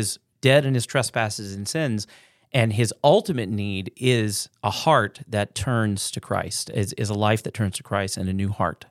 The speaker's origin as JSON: {"language": "English", "region": "the South", "country": "United States", "tie": "born or raised there", "said": "I grew up in the South."}